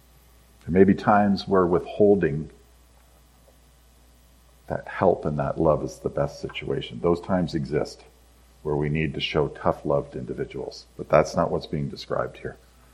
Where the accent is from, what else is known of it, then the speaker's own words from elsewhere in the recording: Lombardy, Ontario, Canada; I'm a kid from Lombardy.